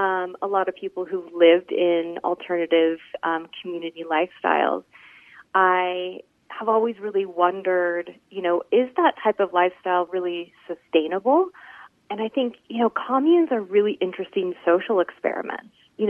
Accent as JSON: {"language": "English", "region": "Oregon", "country": "United States", "tie": "born or raised there", "said": "And in growing up in Oregon in the 80s, you know, I was exposed to just more of that natural living lifestyle, alternative communities."}